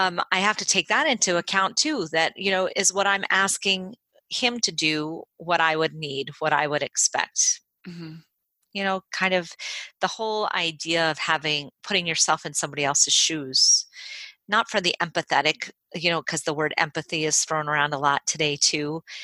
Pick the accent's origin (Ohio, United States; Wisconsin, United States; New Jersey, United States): New Jersey, United States; You know, I'm from Jersey. I fight all the time.